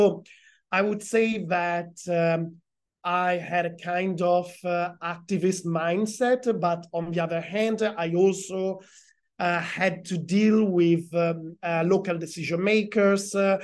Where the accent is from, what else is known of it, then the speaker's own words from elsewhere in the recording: Genoa, Liguria, Italy; English is a second language; based here in Genova. That is my hometown, and since I work remotely from Genova, but I have a national or a European perspective, I'm always happy to deal with stuff that is based in my city.